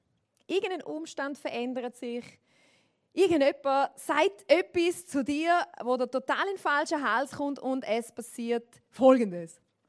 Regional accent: Switzerland; Also ich bin Schweizerin, aber ich muss euch sagen, ich bin es mir eigentlich nicht gewöhnt, zum Schweizerdeutsch reden auf der Bühne, aber ich denke, für euch packe ich mein bestes Schweizerdeutsch aus.

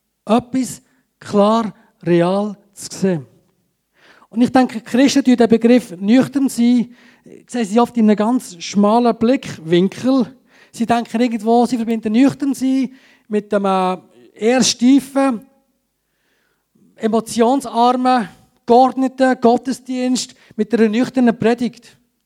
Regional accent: Graubünden, Switzerland; Aber ihr wisst alle, wir sind Bündner, oder?

